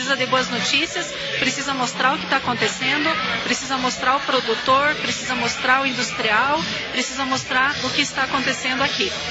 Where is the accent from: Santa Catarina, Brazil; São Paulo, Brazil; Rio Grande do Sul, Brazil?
Rio Grande do Sul, Brazil; moved away; Toda a minha família é gaúcha. A gente veio do Rio Grande do Sul já há 35 anos.